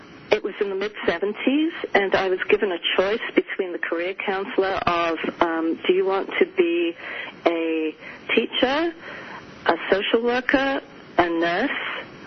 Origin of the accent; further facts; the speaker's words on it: England, United Kingdom; moved away; also born or lived in Boston, United States; I was raised in England. I was actually born in this country, in Boston, Massachusetts, and my father died when I was 6 months old. My mother is British, and so she took me back to her family in England, and I was raised in England.